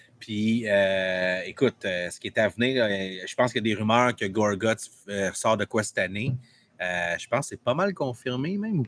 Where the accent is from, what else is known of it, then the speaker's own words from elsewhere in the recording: Montreal, Quebec, Canada; moi, j'habite Saint-Mountain dans l'Ouest, puis quand j'ai du monde qui sait que je viens de Montréal